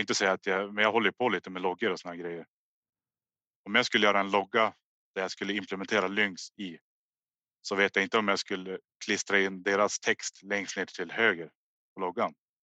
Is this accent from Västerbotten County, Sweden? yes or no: yes; Hörnefors, Västerbotten County, Sweden; Jag är uppvuxen i Hörnefors.